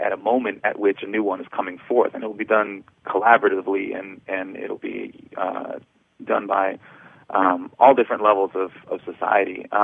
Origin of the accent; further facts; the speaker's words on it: United States; the guy asked me where I was from, and I said I was from America.